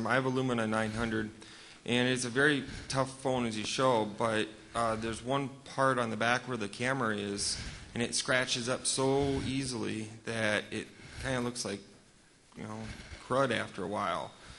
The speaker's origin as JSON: {"language": "English", "region": "Oklahoma", "country": "United States", "said": "I'm from Oklahoma."}